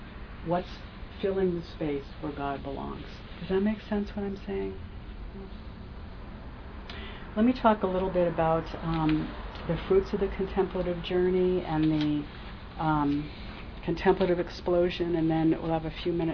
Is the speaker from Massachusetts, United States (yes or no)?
yes; Boston, Massachusetts, United States; I remember when I grew up in the Boston Irish Catholic Church, which was very sick with the heresy of Jansenism.